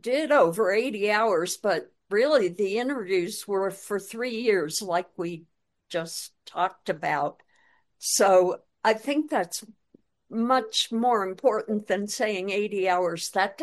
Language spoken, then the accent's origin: English; New York, United States; also born or lived in New Hampshire; now in New Mexico, United States; I grew up in New York and New Hampshire. When I moved out to New Mexico